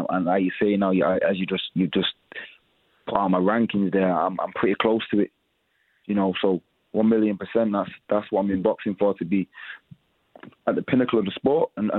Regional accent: United Kingdom; We're all from Britain.

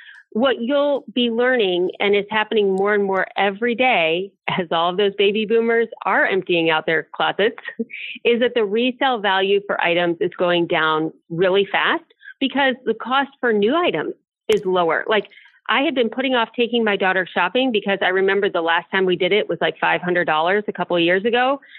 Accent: Ohio, United States; I grew up in the Akron, Cleveland, Ohio area.

